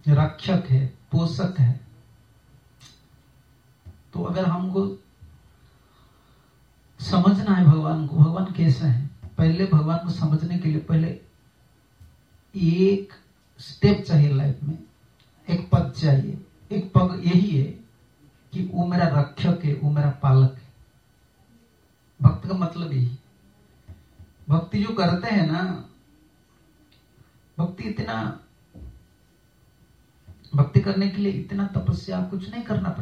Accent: Odisha, India; हम तो उड़िया आदमी हैं, उड़ीसा में हम रहते हैं

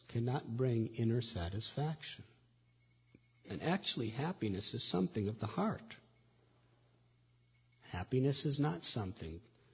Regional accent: Chicago, Illinois, United States; So now, I was brought up in Chicago. The largest building was the Prudential Building.

